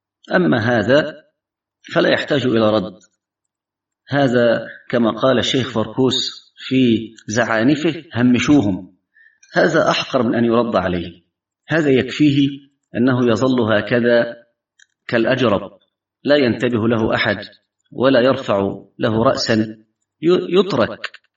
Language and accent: Arabic; Egypt; وعندنا في مصر